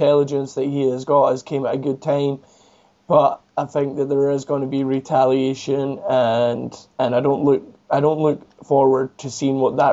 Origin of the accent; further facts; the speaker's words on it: United Kingdom; I'm British, so as a Brit, I look at this as, it's a great achievement for the world